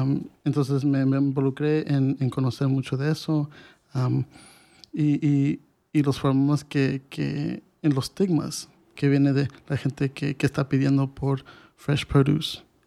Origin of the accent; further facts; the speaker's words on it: Mexico; Como mexicano a veces nosotros tenemos el orgullo y a veces no queremos recibir la ayuda